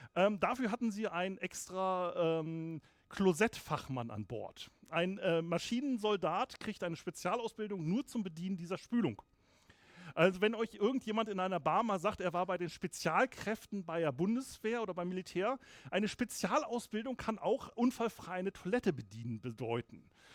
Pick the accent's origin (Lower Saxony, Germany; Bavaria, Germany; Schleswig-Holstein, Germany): Schleswig-Holstein, Germany; Kiel; Und als Kieler läuft man auch immer an dem guten Herrn vorbei